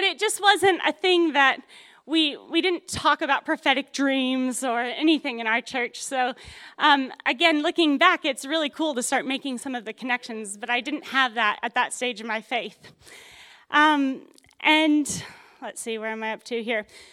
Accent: Arizona, United States; moved away as an adult; now in New Zealand; So I am from Arizona originally, but I've been in New Zealand for about 8 years now.

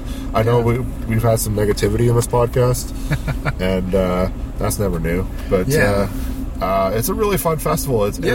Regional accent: Canada; And I really don't like saying that because we're obviously Canadian

